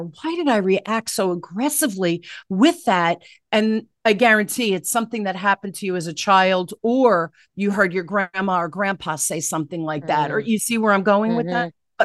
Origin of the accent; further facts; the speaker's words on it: Newark, New Jersey, United States; When I was a little girl, I grew up in Newark, here in inner city in New Jersey.